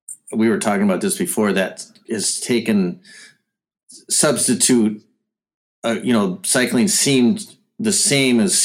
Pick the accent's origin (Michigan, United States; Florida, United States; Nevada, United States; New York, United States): Michigan, United States; Mackinac Island; I'm actually from Northern Michigan. I don't know if anybody's ever heard of Mackinac Island